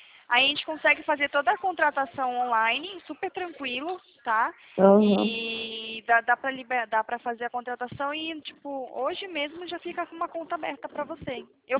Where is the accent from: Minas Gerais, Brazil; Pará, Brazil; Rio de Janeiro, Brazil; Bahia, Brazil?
Pará, Brazil; now in São Paulo, Brazil; Eu não sou daqui, né? Eu sou do Pará, mas tem uns 10 anos que eu moro aqui na cidade.